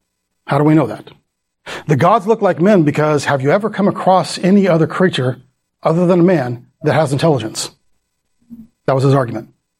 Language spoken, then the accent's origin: English; Phoenix, Arizona, United States; you know, I'm from Phoenix. And when, you know, in Phoenix, you know, I remember as a kid, my dad would say, go out and count the stars.